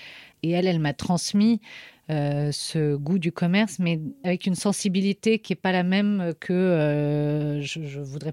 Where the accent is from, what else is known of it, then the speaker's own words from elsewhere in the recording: Sydney, New South Wales, Australia; also born or lived in Paris, France; Je suis née à Paris, mais je suis très vite partie vivre en Australie parce que mes parents avaient un vieux rêve fou. Et donc, dans les années 80, on a déménagé toute la petite famille à Sydney.